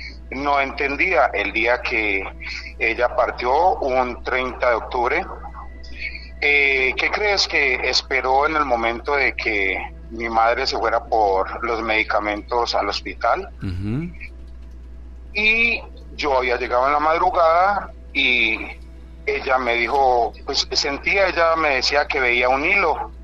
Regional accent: Colombia; now in Mexico City, Mexico; Desde aquí, desde la Ciudad de México, pero soy colombiano.

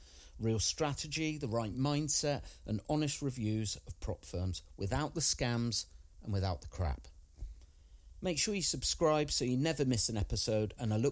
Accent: England, United Kingdom; I grew up in the Midlands, left school with a couple of GCSEs

